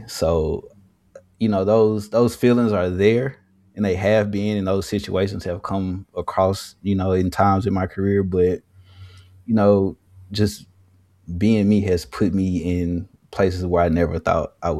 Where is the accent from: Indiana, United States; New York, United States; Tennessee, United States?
Tennessee, United States; Memphis; born and raised in Memphis, and I went to school at MTSU, which is in Murfreesboro.